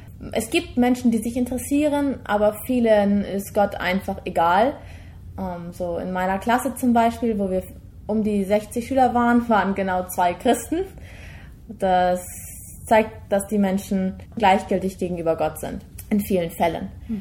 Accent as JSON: {"language": "German", "country": "Germany", "said": "ich komme aus Deutschland. Meine Wurzeln mütterlicherseits habe ich allerdings in Paraguay."}